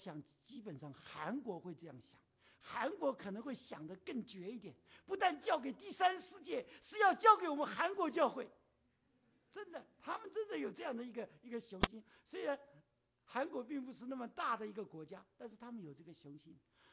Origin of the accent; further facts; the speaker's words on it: Taiwan; moved away as an adult; 我们从台湾都是坐船来的，90块美金就坐船来了，没有钱坐飞机的。